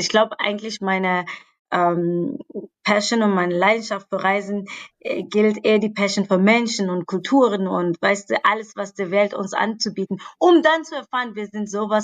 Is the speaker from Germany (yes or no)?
no; South Africa; German is a second language; Aber dann bin ich in meiner Heimat, Südafrika